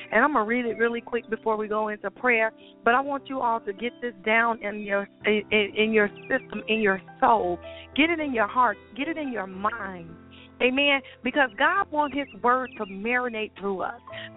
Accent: Chicago, Illinois, United States; I am from Chicago. So everything that happens in Chicago, it affects me because I was born and I was raised there.

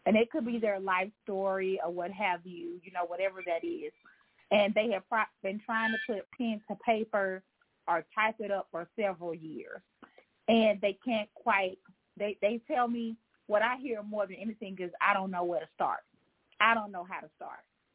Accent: Alabama, United States; now in Montgomery, United States; I live in Montgomery, Alabama. I'm from Sumter County, Alabama. So, if you know where Sumter County is, you know, I always show some love. It's a rural area

